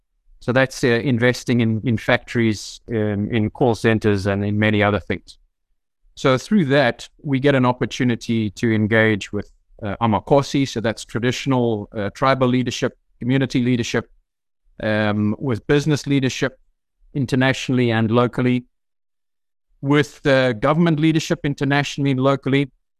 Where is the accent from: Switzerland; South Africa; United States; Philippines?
South Africa; I hold a South African passport as a South African citizen. I travel principally on that one because I do consider myself an African in every sense and definition of the word.